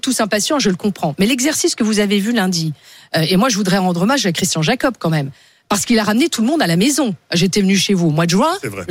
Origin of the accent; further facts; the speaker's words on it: Nancy, Grand Est, France; Moi, j'ai grandi au Dulièvre à Nancy.